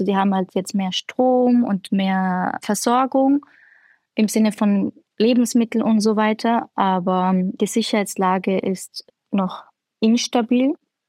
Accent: Kobani, Aleppo Governorate, Syria; now in Salzburg, Austria; Ich wohne in Salzburg in Österreich seit 9 Jahren, bin ursprünglich aus Syrien, aus einer kurdischen Stadt namens Kobane.

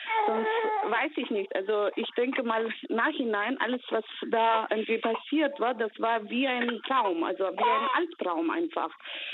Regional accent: Georgia; Also ich komme aus Georgien, deshalb meine Mutter lebt in Georgien.

